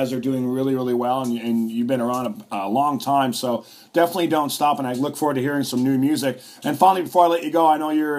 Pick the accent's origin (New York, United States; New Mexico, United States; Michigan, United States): New York, United States; Buffalo; I grew up in Buffalo, New York, and it's a pretty big sports town.